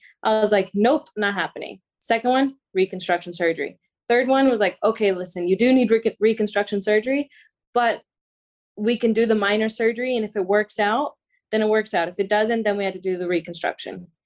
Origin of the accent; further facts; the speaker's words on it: Florida, United States; I love the sea. I love the ocean. And I'm from Florida.